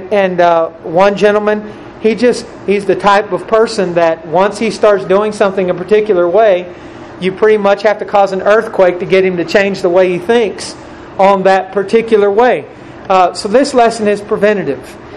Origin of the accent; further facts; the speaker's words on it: Steubenville, Ohio, United States; I remember growing up in Steubenville, Ohio. I lived in a neighborhood that was predominantly a black neighborhood.